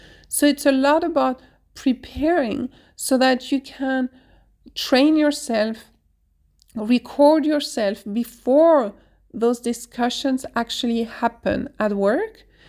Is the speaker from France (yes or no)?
yes; France; I'm at ease with the French accent because I'm from France